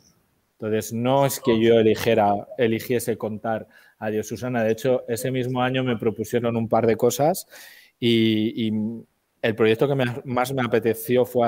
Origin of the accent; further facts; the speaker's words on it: Spain; Curiosamente, donde menos he trabajado ha sido en mi país, pero también porque he estado muchos años sin vivir en España.